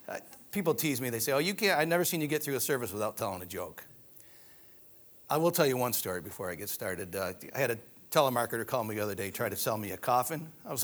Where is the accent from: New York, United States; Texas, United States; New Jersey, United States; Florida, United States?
New York, United States; I'm actually from New York, a small town northeast of here, Dansville. Anybody heard of Dansville?